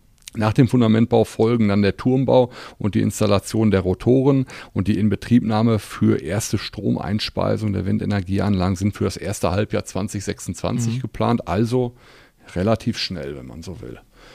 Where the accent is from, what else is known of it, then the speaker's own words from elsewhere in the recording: Reken, North Rhine-Westphalia, Germany; ich komme ja aus Regen, weil sowohl oder dieser Park zwischen Heiden und Regen ansässig ist.